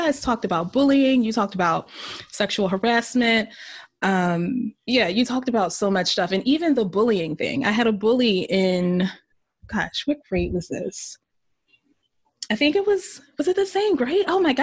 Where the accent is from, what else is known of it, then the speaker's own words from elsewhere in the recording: Philadelphia, Pennsylvania, United States; I grew up in South Philadelphia, and it can be a very diverse community, South Philly